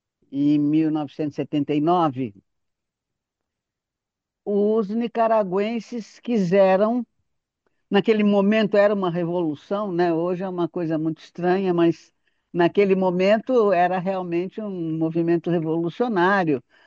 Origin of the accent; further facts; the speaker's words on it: Brazil; Mas nunca me identificam como brasileira.